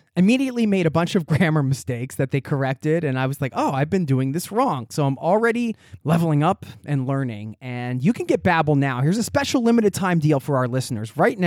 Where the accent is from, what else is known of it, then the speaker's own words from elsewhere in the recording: East Coast, United States; I mean, I'm from the East Coast. Maybe it's an East Coast thing.